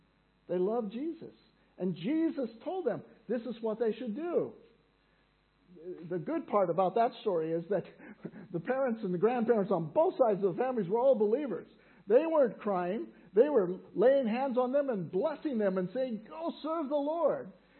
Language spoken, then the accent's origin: English; United States; Now, there was a day in Germany and a day, I'm an American.